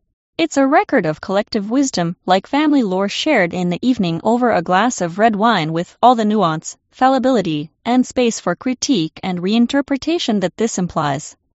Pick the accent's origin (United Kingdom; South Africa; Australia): Australia; born there; The fact that I was born in Australia is, in part, attributable to the fact that my grandfather, religious academic, was persecuted and mistreated by the communist regime in then Czechoslovakia.